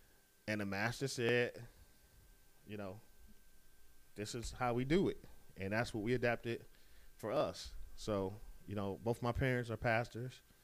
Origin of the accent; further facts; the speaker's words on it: United States; we grew up in America. We're Christians.